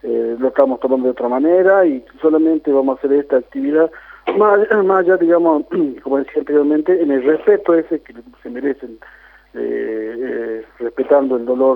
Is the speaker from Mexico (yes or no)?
no; La Quiaca, Jujuy, Argentina; born there; el saludo muy inmenso para el lugar donde yo nací, para La Quiaca, y a los maestros que están ahí, y de toda la Puna